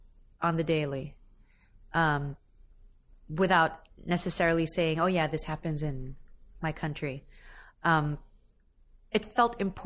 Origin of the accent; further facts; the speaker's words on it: Philippines; I come from an island nation. I come from the Philippines.